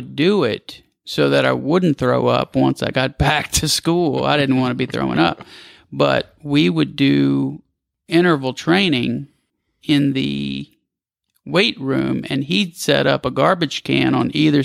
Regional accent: Houston, Texas, United States; I wanted to show that I was from Houston, Texas. That's where I went to high school.

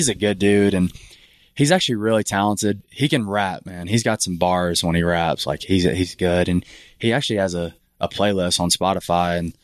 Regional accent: Mississippi, United States; Yeah, so we're actually from Mississippi, and we both played on the junior college ranks.

